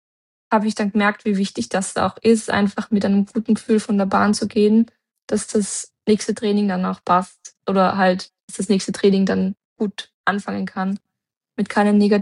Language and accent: German; Tyrol, Austria; now in Vienna, Austria; wirklich trainieren angefangen habe und auch sehr lange. Also bis ich dann eigentlich weggezogen bin aus Tirol.